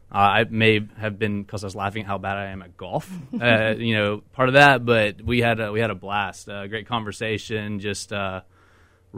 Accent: the South, United States; A gentleman doesn't tell. I was raised in the South.

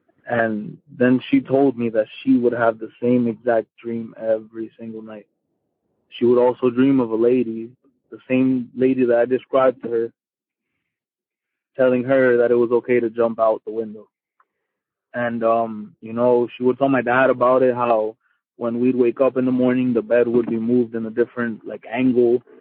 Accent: California, United States; I'm from California.

